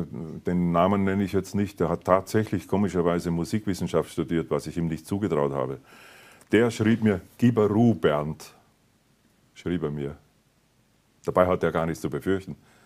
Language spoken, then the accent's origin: German; Vienna, Austria; born there; Ich bin ja in Wien geboren.